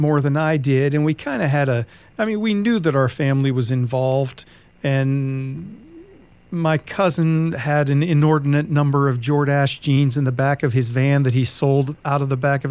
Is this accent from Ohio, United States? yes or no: yes; Youngstown, Ohio, United States; also born or lived in Cleveland; now in North Carolina, United States; Youngstown, Ohio, born and raised, to spend a few years in Cleveland before I moved here to North Carolina, which is where our studio is here.